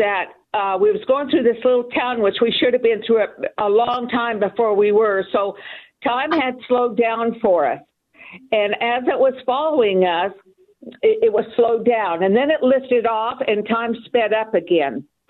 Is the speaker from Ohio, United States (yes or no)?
no; Yuma, Colorado, United States; I'm from Colorado, not Arizona.